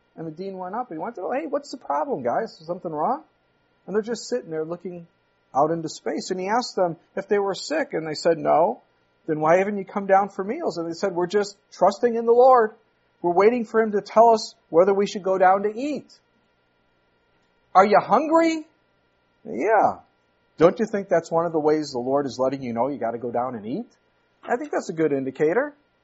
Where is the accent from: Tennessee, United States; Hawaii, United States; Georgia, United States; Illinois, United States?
Illinois, United States; Chicago; now in Manitowoc, United States; When I came up here from Chicago, and I knew God had called me to Wisconsin, He opened the door here in Manitowoc.